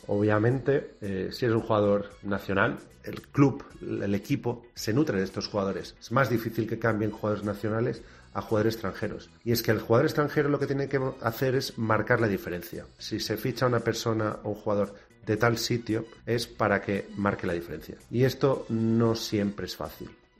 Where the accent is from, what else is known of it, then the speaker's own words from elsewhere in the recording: Spain; Somos un país latino, un país mediterráneo, una mentalidad abierta, una forma de hacer muy diferente a la que puedan tener los alemanes, los nórdicos, los centroeuropeos, incluso los franceses.